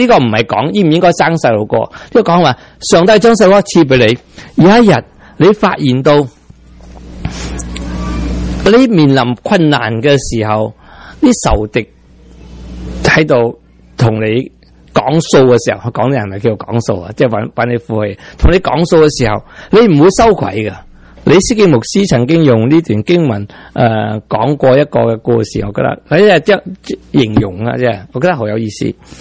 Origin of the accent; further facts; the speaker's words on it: Hong Kong; 但系我哋香港人，一个咩啊？叫两个苗，三个吃不消，四个断担跳，五个就呱呱叫。